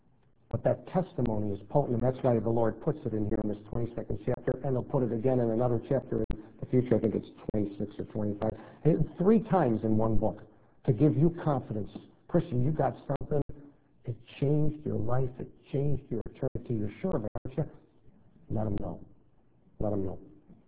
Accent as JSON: {"language": "English", "town": "Poughkeepsie", "region": "New York", "country": "United States", "tie": "born there", "said": "am an American. I was born in Poughkeepsie, New York. I was raised in the Roman Catholic Church."}